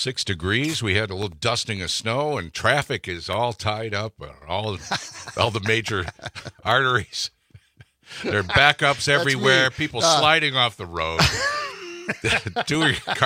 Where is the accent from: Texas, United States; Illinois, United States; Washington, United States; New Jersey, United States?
Illinois, United States; Chicago; accent: Chicago; I grew up outside of Chicago.